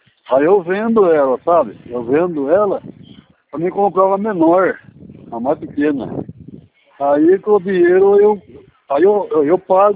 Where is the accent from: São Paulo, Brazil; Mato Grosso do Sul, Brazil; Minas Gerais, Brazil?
Minas Gerais, Brazil; eu prefiro ir embora pra Minas Gerais, pra minha terra.